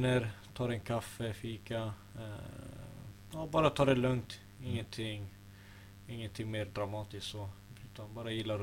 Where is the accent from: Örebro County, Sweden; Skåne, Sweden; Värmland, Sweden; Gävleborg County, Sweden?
Örebro County, Sweden; Örebro; Jag levde min barndom i Örebro. Jag har mina vänner där kvar fortfarande.